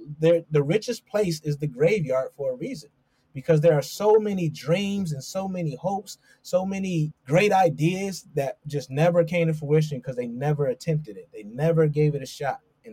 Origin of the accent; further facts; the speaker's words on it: Rochester, New York, United States; You know, I grew up in Rochester, New York. It's not the best of areas.